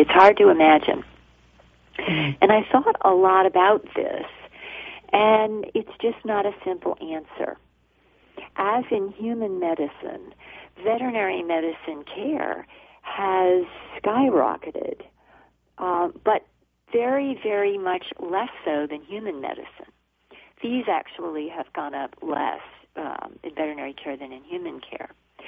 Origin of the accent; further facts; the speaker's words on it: New Jersey, United States; when I was a young girl growing up in New Jersey